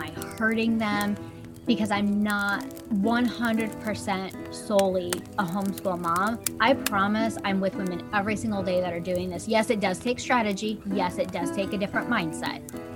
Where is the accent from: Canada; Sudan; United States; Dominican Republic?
United States; Iowa; So that's a little bit about me. We're from Iowa.